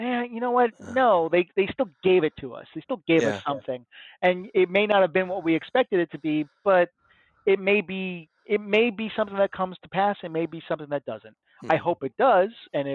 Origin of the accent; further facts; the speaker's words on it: Long Island, New York, United States; You know, I'm a kid from Long Island.